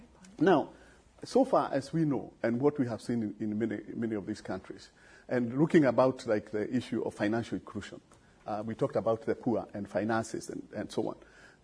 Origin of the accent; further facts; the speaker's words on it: Kenya; I come from Kenya, and in Kenya, you know, I think anything, if you talk to even the those people who have not gone to school, very basic education